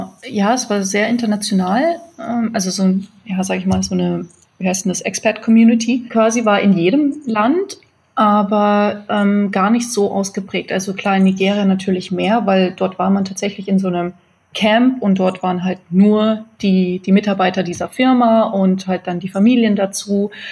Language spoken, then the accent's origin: German; Ghana; also born or lived in Germany / Togo; Also ich wurde in Deutschland geboren und dann ist meine Mutter direkt, da war ich so 5-6 Monate alt, nach Afrika zurückgegangen. Da waren wir erst in Ghana und Togo. Und dort haben wir tatsächlich in einem Container gelebt. Mitten im Dschungel, auf der Baustelle.